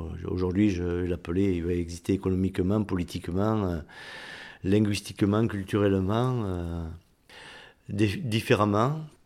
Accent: Nouvelle-Aquitaine, France; born there; je suis né en Béarn avec une mère soulotine et un père béarnais. Et qui m'ont scolarisé dans une école à la République où j'ai appris que le français.

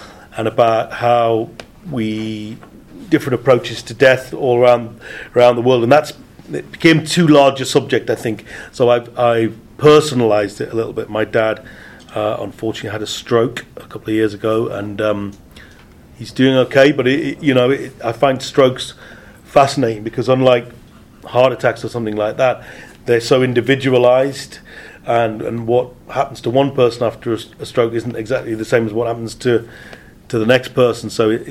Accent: North East England, United Kingdom; I'm a Geordie

